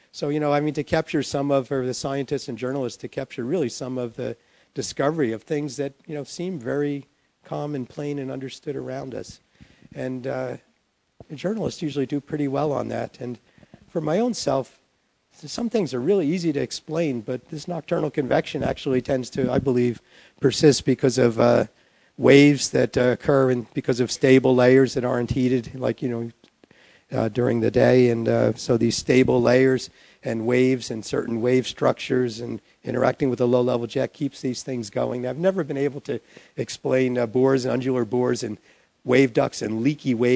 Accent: New Jersey, United States; I'm from New Jersey, so don't take the pronunciation from me.

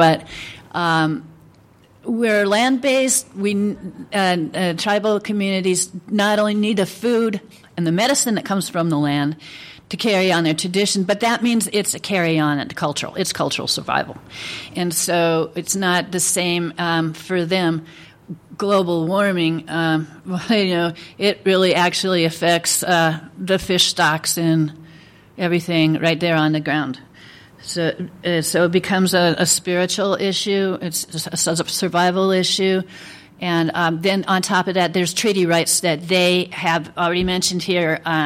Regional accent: South Dakota, United States; when I'm from South Dakota, you know, that's the state jurisdiction that I'm from.

